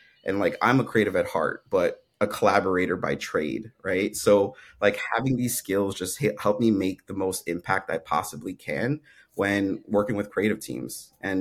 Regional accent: New York City, New York, United States; So for me, I think growing up in New York City, like we were brought up with the mentality of always staying busy

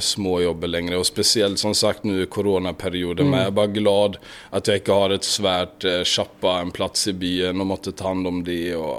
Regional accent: Falkenberg, Halland County, Sweden; also born or lived in Sydney, Australia; Jag var hemma i Falkenberg i Sverige, bored, uttråkad

